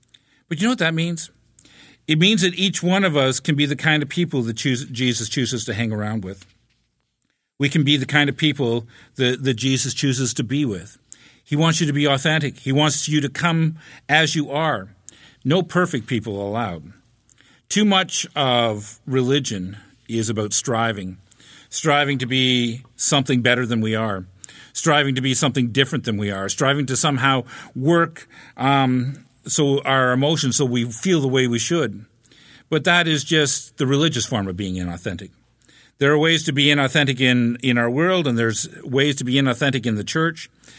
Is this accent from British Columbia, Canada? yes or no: no; Ontario, Canada; I grew up in the Ottawa Valley, in the country, between the village of Glasgow and the village of Braeside, a humble place.